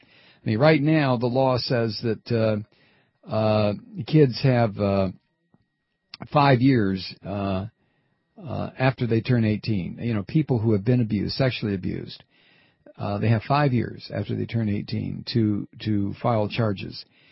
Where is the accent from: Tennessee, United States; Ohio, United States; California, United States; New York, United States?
Ohio, United States; Toledo; When I was a kid growing up in Toledo, Ohio, all I wanted to do was someday to live in Detroit.